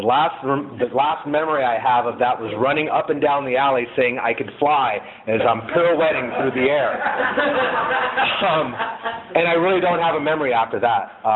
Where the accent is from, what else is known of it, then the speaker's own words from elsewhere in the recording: Brooklyn, New York, United States; born there; I was born in Brooklyn, New York. I was born to a Christian pastor and a Christian mother.